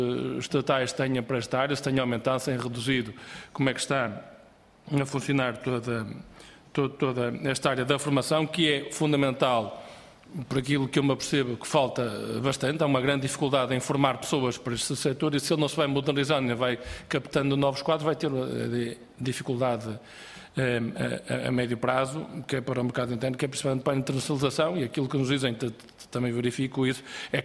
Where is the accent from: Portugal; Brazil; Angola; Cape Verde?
Portugal; Barcelos, Braga; eu sou de um concelho que vocês falaram aqui bastante, sou de Barcelos